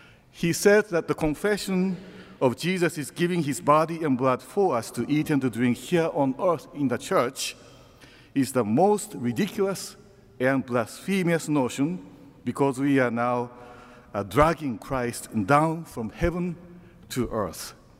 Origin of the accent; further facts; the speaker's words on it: Japan; I am from Japan.